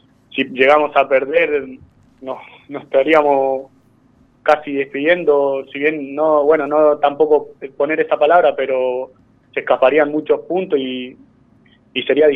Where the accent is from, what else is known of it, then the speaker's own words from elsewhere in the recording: Argentina; born there; soy nacido en Argentina, pero tengo pariente, digamos, paraguayo, pero soy argentino.